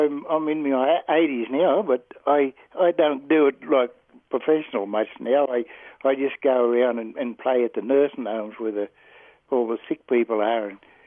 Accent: Walker, New South Wales, Australia; I was born in Walker in New South Wales, and I grew up down there

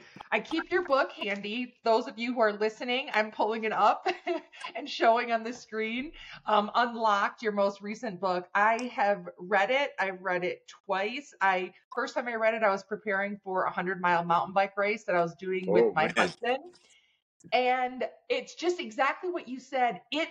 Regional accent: Ann Arbor, Michigan, United States; I caught myself saying this recently about my hometown in Ann Arbor, where I actually feel different when I go back there now.

